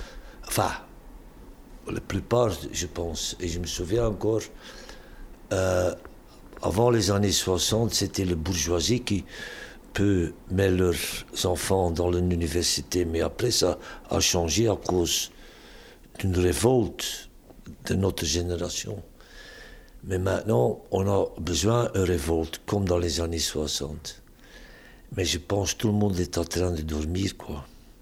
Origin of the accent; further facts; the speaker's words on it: Ostend, Flemish Region, Belgium; quand j'étais jeune à Ostende, dans les années 60